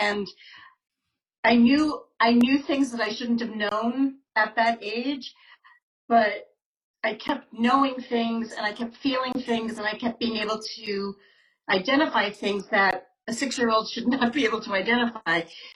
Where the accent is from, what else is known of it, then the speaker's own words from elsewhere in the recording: Long Island, New York, United States; So where the journey began was I grew up on Long Island, where I actually am talking to you from now.